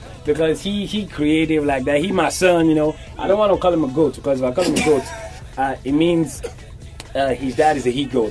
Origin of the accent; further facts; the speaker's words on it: Delta, Nigeria; I come from Delta State.